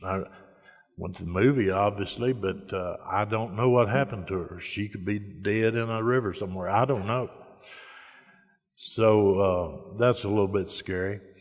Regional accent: Sebree, Kentucky, United States; I was actually from Sebree, which is a much smaller town than Madisonville.

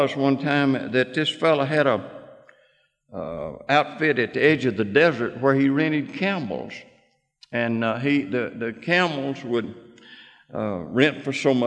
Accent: Mississippi, United States; I was born out in Calhoun County in the hills of Mississippi in March the 22nd, 1927.

